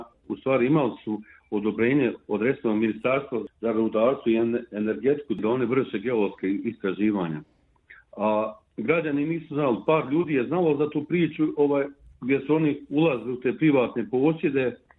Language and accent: Serbian; Lopare, Republika Srpska, Bosnia & Herzegovina; o mom zavičaju, o mojoj planini Majevce, o mojoj opštini Lopare